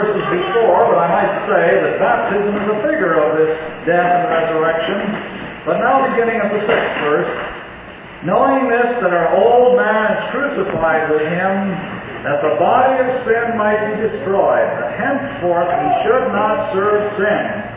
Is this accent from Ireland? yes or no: no; Canada; Perhaps some of you know that I'm a Canadian citizen. And when I cross the border, I enter the United States as a visitor.